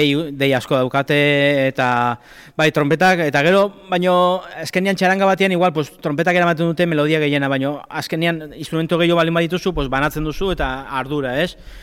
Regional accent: Irun, Basque Country, Spain; gu ez gira donostiarrak, irundarrak gara

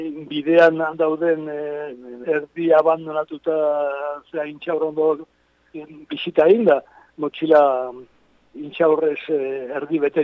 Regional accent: Pasaia, Basque Country, Spain; born there; ni izatez nire sorterria Pasaiko niban edo.

